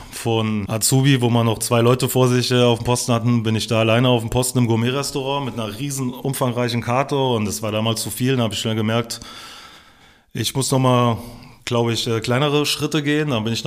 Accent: Zweibrücken, Rhineland-Palatinate, Germany; ich stamme aus Zweibrücken. Das ist in Rheinland-Pfalz, direkt zur Grenze ans Saarland. Aber ganz wichtig für uns natürlich, dass es noch Rheinland-Pfalz ist.

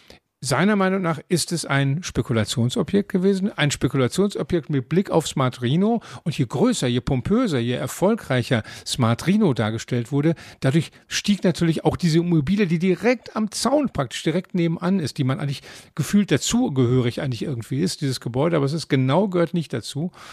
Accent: Dortmund, North Rhine-Westphalia, Germany; Und ich hoffe als Dortmunder, dass das sehr, sehr schnell passiert

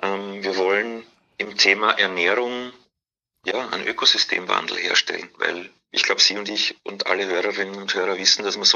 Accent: Vienna, Austria; born or raised there; accent: Austrian

